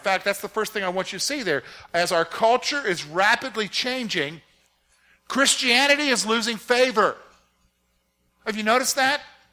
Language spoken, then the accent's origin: English; South Carolina, United States; also born or lived in Virginia; My dad was in the military, but he being from the South, we somehow, luckily, he considered it lucky, that we primarily got stationed either in Virginia, North Carolina, and South Carolina. And a good portion of my growing up years was in South Carolina.